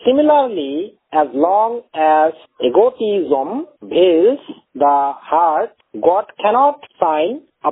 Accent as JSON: {"language": "English", "town": "Alipurduar", "region": "West Bengal", "country": "India", "said": "from Alipurduar, fully blind person."}